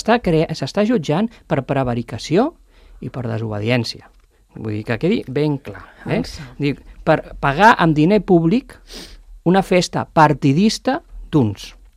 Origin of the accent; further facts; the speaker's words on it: Catalonia, Spain; Jo sóc català, ningú m'ho pot negar.